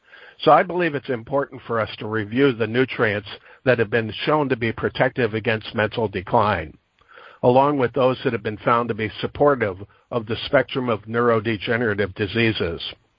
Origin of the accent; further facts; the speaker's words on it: LaGrange, Illinois, United States; I'm a chiropractor from LaGrange, Illinois.